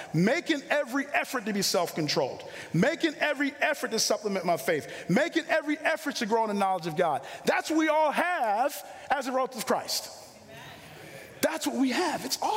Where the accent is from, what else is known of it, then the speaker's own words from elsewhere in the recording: Brooklyn, New York, United States; growing up in Brooklyn, I mean, you're talking about, I mean, it was just really difficult growing up.